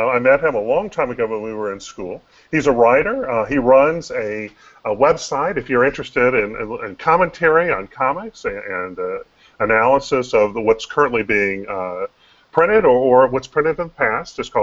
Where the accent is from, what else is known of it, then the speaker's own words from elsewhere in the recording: Greenville, North Carolina, United States; In fact, growing up in Greenville, we would go over to where they sold the tobacco and smell this beautiful smell.